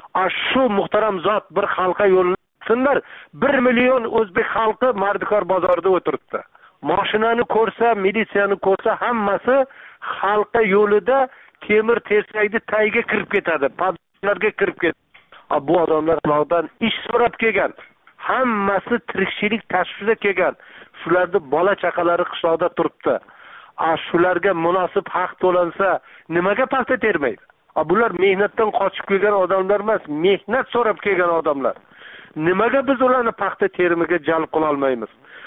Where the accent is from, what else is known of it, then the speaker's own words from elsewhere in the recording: Jizzakh Region, Uzbekistan; men o'zim tug'ilib o'sgan Jizzax tumanining Malgizor tog' etaklarida o'zim bolaligim o'tgan, o'zim tug'ilgan qishloqlarda